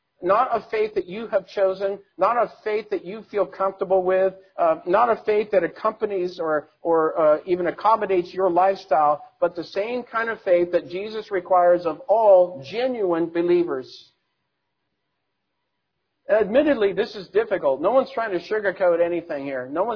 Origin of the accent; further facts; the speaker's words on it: Seattle, Washington, United States; And, you know, I'm from Seattle area. We're familiar with all that.